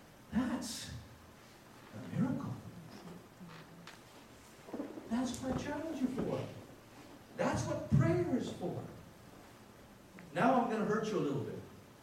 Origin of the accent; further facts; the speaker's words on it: Philippines; I love Filipinos. I'm a Filipino.